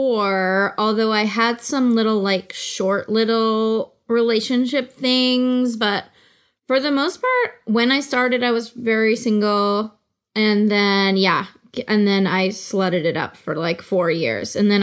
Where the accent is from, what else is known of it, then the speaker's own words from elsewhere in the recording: California, United States; I'm from the Bay Area and it's like a very, it's like a place with a lot of local pride